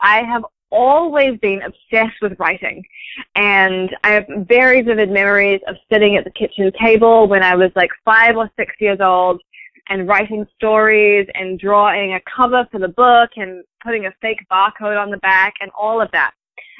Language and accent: English; New Zealand; now in New York, United States; I'm from New Zealand and I've been living in New York for the last 8 years.